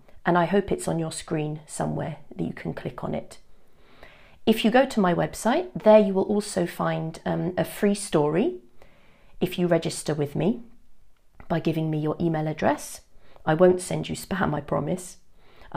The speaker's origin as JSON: {"language": "English", "town": "Reading", "region": "South East England", "country": "United Kingdom", "said": "I'm a teacher and a writer, and I come from Reading, which is a town in the southeast of England."}